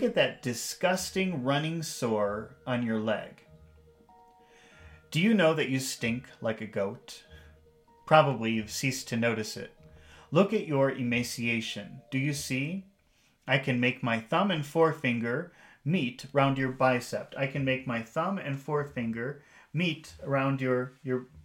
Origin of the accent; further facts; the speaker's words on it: Chicago, Illinois, United States; now in Mexico; Well, I'm from the United States, from the Chicago area. That's where I was born. But now I live in Mexico.